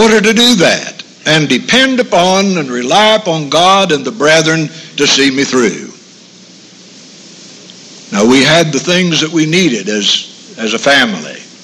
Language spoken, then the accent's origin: English; Ohio Valley, United States; he knew I was from the Ohio Valley